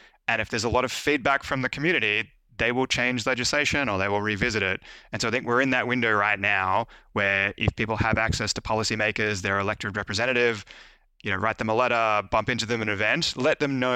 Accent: Australia; born there; I was born in Australia

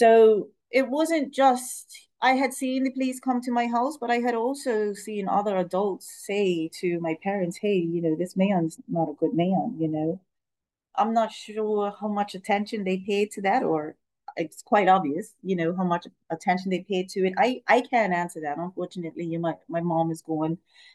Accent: St. George's, Saint George, Grenada; So traditionally, I'm from St. George's

